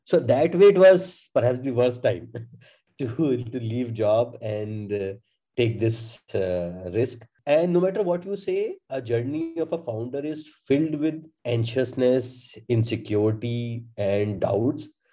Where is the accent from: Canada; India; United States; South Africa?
India; we are going to attack the problem because we as Indian consumers face it.